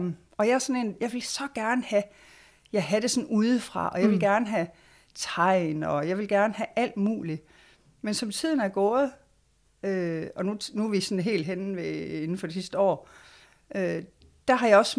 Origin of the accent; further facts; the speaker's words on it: Bjerringbro, Central Denmark Region, Denmark; also born or lived in Vejle; now in Harridslev, Denmark; Jeg er faktisk født i Vejle, og så er vi flyttet til Bjerringbro, og så er jeg selv flyttet til Randers.